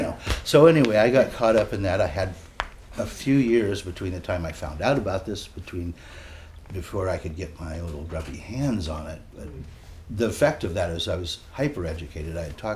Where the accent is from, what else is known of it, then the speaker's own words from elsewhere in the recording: Palo Alto, California, United States; And anyway, I grew up in Palo Alto and started hanging out at Stanford in seventh grade, 1960.